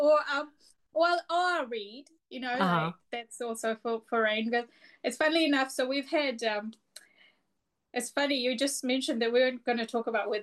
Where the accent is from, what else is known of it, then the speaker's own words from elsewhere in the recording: Fiji; born there; I was born in Fiji, and I remember the sound of, there's a lot of tin roofs there